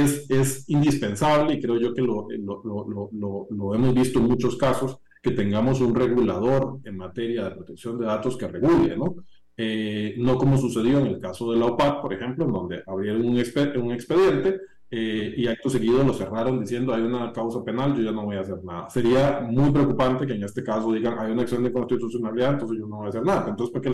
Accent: Costa Rica; Eso a mí, como costarricense, sinceramente, me defrauda y me preocupa

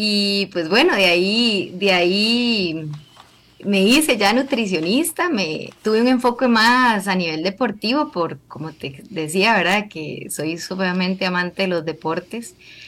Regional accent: Alajuela, Costa Rica; now in Tres Ríos, Costa Rica; Aquí nací, aquí crecí. Hace 9 años, 10 años aproximadamente, me fui a vivir a Tres Ríos, un cambio total y radical en temas de clima y demás, ¿verdad? Ya tengo 10 años de estar por esos lados

